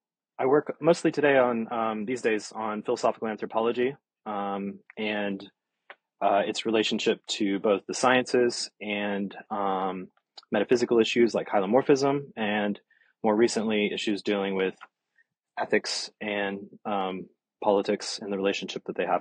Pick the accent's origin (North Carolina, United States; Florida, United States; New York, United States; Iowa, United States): Iowa, United States; now in Oxford, United Kingdom; I'm originally from Iowa long ago